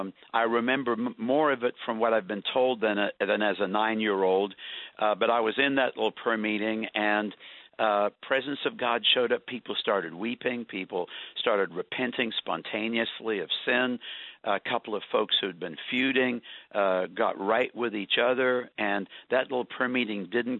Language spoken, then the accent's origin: English; South Africa; Well, I was born and raised in South Africa, Susie, to British parents.